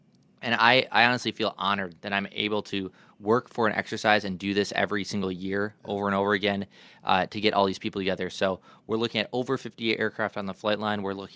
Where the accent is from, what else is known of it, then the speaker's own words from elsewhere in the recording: Appleton, Wisconsin, United States; I started out, I grew up in Appleton, Wisconsin, so I Wisconsin born and bred.